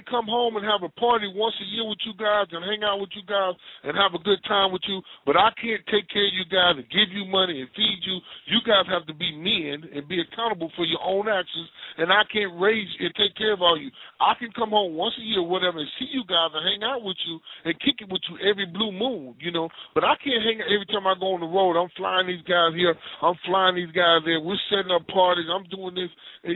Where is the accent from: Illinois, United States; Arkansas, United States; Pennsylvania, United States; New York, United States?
Arkansas, United States; Pine Bluff; I had my homeboys that I grew up with in Pine Bluff that went to the Pro Bowl every year